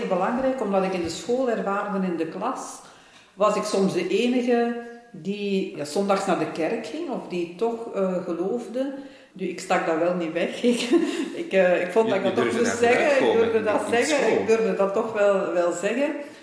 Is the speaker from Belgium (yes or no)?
yes; Turnhout, Flanders, Belgium; also born or lived in Ghent; Ik kende bij ons in Turnhout de gastenzusters, maar dat trok mij niet zo aan.